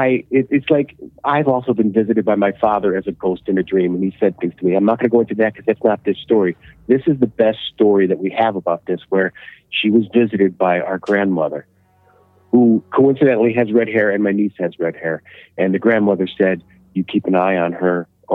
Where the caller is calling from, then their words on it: Illinois, United States; Can you hear me? I'm calling from Illinois.